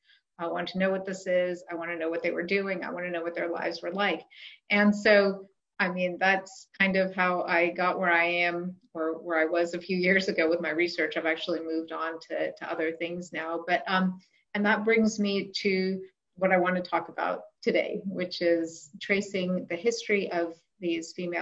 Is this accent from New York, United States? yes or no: yes; New York City, New York, United States; I grew up in New York City.